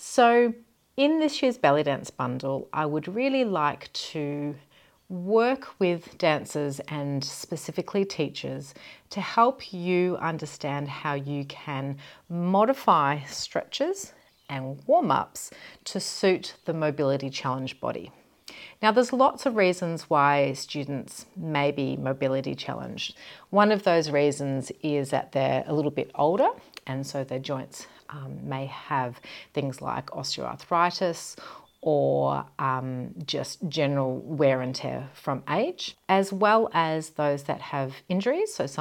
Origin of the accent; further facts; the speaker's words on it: Australia; I am from the Dance Safe Project. I was born and raised and live in Australia.